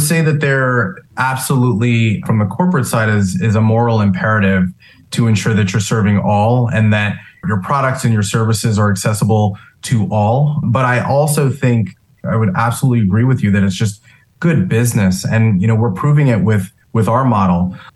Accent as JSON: {"language": "English", "region": "New York", "country": "United States", "said": "I'm from New York, so will always love New York and keep my 917"}